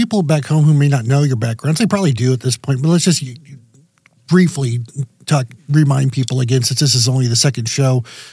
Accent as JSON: {"language": "English", "town": "Shelton", "region": "Washington", "country": "United States", "said": "I'm from Shelton, which is a rural place here in Western Washington."}